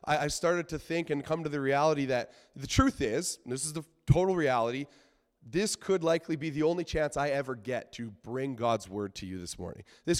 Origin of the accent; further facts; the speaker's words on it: Sicamous, British Columbia, Canada; I'm coming to you from, I'd be very curious to know, if anyone knows where Sycamuse, British Columbia is. Yeah, a couple people familiar with Sycamuse. So that's my hometown. That's actually where my wife and I, as of last week, are now settling once again.